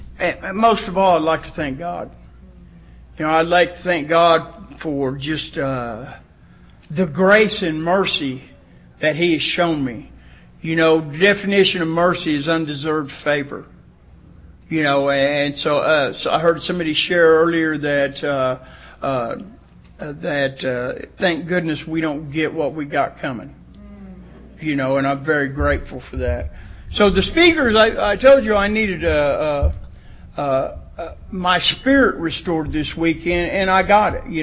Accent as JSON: {"language": "English", "region": "Oklahoma", "country": "United States", "said": "I'm from Oklahoma. Don't make me talk like this, by the way."}